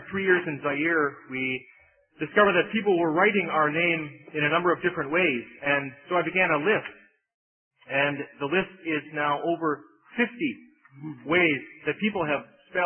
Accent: Wauwatosa, Wisconsin, United States; I am from Wauwatosa, Wisconsin, a suburb of Milwaukee.

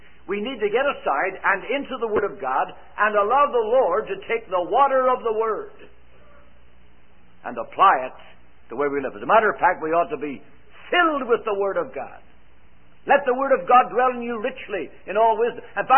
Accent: Ireland; moved away as an adult; now in Canada; We came from Ireland with a quartet in 1954. We got on the boat in Liverpool, England. And when we got on the boat, there were four of us, and we were coming to Canada

